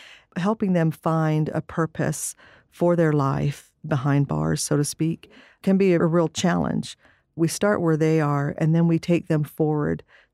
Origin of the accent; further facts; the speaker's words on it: Lancaster, California, United States; now in Lubbock, United States; He settled in Lancaster, California, working for General Electric. I graduated from high school there and then came out to Lubbock Christian College back then